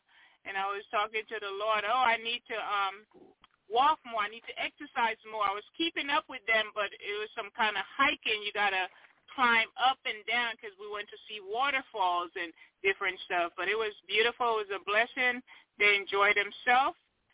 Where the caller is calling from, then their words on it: Tennessee, United States; I'm calling from Tennessee.